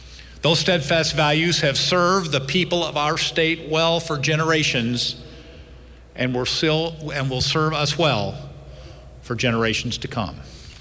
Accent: DeSoto, Missouri, United States; When I first came to the Capitol as a freshman senator from my hometown of DeSoto, I was just 30 years old, the youngest person in the Senate.

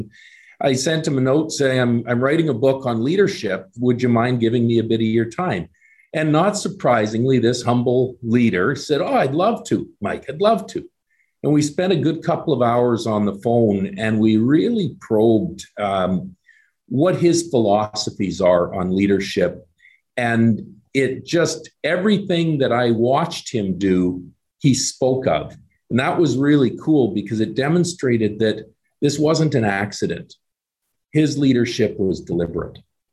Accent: Canada; I come from Canada.

